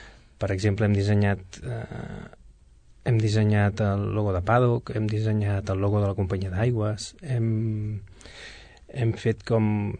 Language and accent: Catalan; Sabadell, Catalonia, Spain; jo vaig com a sabadellenc, vaig decidir que el projecte tenia molt més sentit si era sabadellenc.